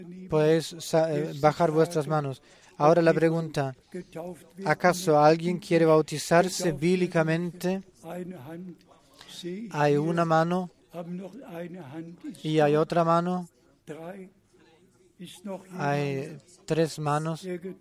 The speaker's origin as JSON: {"language": "Spanish", "country": "Cameroon", "said": "Yo vengo de Camerún con saludos"}